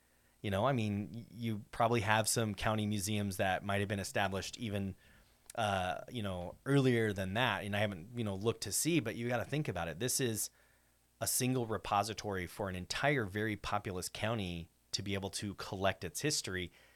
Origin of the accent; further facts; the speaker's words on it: Camas, Washington, United States; I grew up in the Camas-Washougal area. I graduated from Camas High School.